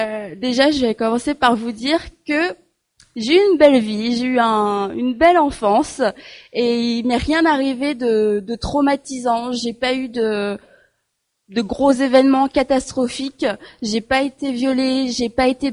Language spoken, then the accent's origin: French; South Korea; en Corée, parce que je viens de Corée.